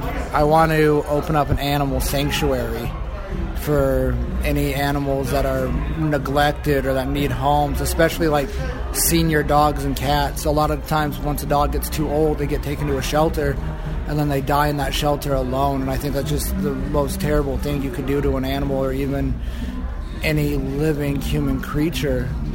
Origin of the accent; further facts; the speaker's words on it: Utah, United States; now in Las Vegas, United States; Yeah, I'm from Utah, but I'm down here in Las Vegas for professional wrestling.